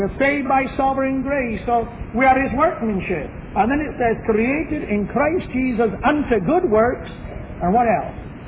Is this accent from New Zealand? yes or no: no; Scotland, United Kingdom; You see, I'm a Scotsman. And I don't fight to be a Scotsman.